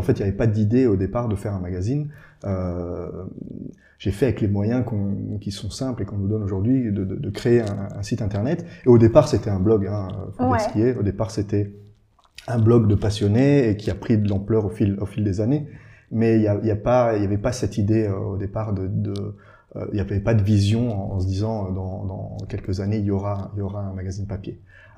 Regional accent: Briey, Grand Est, France; Ouais, je suis originaire du côté de Briey.

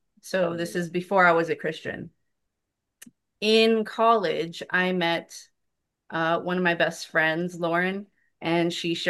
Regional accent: Laredo, Texas, United States; Okay, so I'm from Laredo, Texas

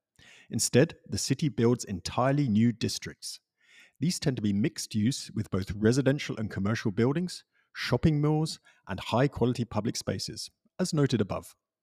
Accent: Zurich, Switzerland; half the population of my hometown Zurich.

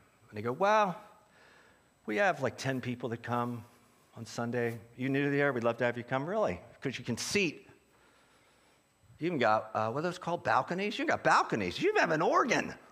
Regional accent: Philadelphia, Pennsylvania, United States; because I'm from Philadelphia, and it's really, and the suburbs are just metro of the city

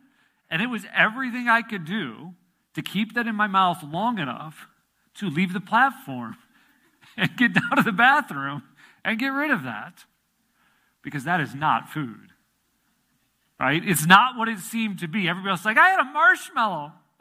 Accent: Illinois, United States; I grew up in Illinois, just southwest of Chicago, but we traveled to Wisconsin for a youth conclave that they would have in Wisconsin.

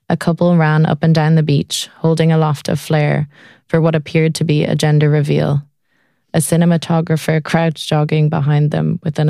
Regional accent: Dublin, Leinster, Ireland; moved away as an adult; I had just never seen weather like that here when I was growing up in Dublin.

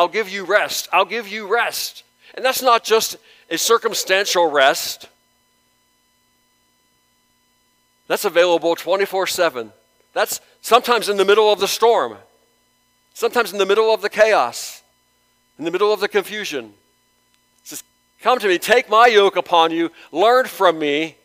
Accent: Youngstown, Ohio, United States; I grew up in Youngstown and was still living in my parents' home for a couple of months before I got my own place, my own apartment.

